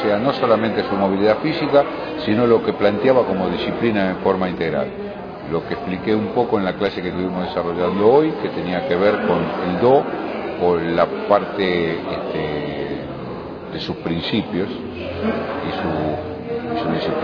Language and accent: Spanish; Argentina; cuando yo comencé en mi país, en Argentina